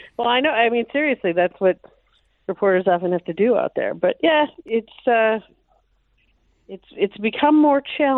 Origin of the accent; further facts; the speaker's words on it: Bloomington, Minnesota, United States; No, I'm from Bloomington. Bloomington. I went to Bloomington Kennedy.